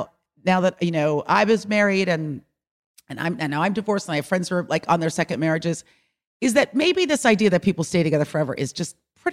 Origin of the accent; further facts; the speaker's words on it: California, United States; Oh, I grew up in the Bay Area.